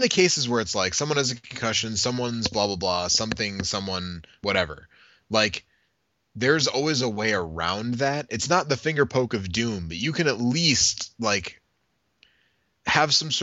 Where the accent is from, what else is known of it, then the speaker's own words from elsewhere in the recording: Milwaukee, Wisconsin, United States; Scott Steiner wins it right here in my hometown of Milwaukee